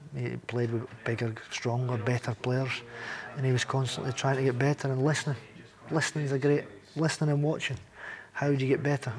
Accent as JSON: {"language": "English", "town": "Galashiels", "region": "Scotland", "country": "United Kingdom", "tie": "born or raised there", "said": "Gregor was from my hometown. Aye. Yep, Gala Shields."}